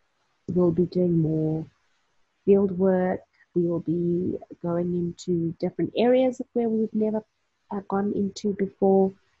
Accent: South Africa; first language Xhosa; English is a second language; my first language is actually isiXhosa, which is a local language. Got lots of click sounds.

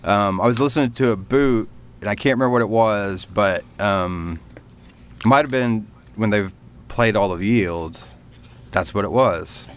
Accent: Port Richey, Florida, United States; I'm from Port Richey, Florida.

